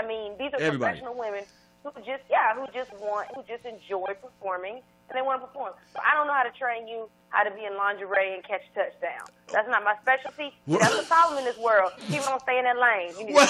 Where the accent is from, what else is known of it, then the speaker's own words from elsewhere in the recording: North Carolina, United States; No, I'm from North Carolina. Went to school at Florida State, came to Atlanta, came to L.A.